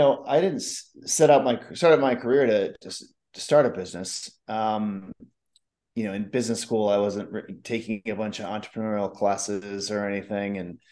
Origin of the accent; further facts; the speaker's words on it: Chicago, Illinois, United States; moved away as an adult; also born or lived in California; No, I'm actually from Chicago, and, I moved out to California after college, and then, started Badger Maps about 12 years ago.